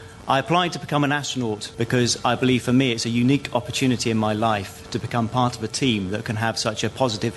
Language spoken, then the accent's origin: English; United Kingdom; I'm British, I'm 37 years old. I'm currently living in Salisbury